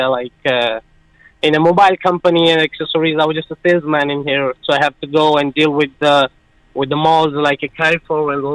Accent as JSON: {"language": "English", "country": "Pakistan", "second_language": "English", "said": "I'm from Pakistan."}